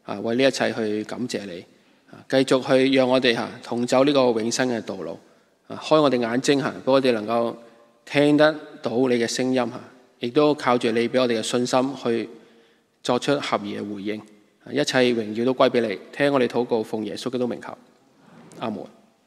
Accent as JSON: {"language": "Cantonese", "country": "Hong Kong", "said": "身为香港人或者系本地嘅居民吓"}